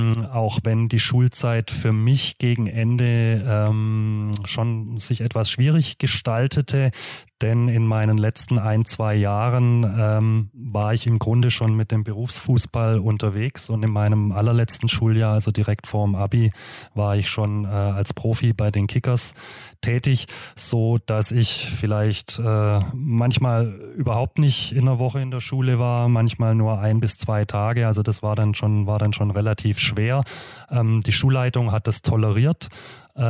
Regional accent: Stuttgart, Baden-Württemberg, Germany; Ich bin aufgewachsen in den Stadtteilen Stuttgart-Vaihingen und Rohr. Bin in Dürlewang auf die Grundschule gegangen und später dann aufs Hegel-Gymnasium in Stuttgart-Vaihingen.

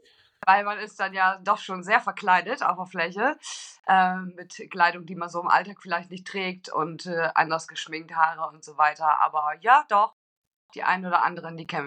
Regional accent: Oldenburg, Lower Saxony, Germany; born there; Ich bin in Oldenburg geboren und wohne auch immer noch in Oldenburg.

